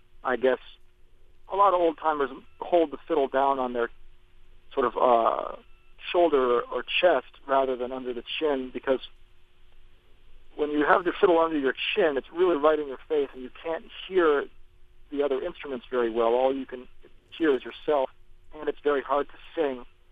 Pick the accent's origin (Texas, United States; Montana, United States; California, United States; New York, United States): New York, United States; New York City; I'm from Greenwich Village in New York City, you know, in Manhattan, downtown. I'm from the West Village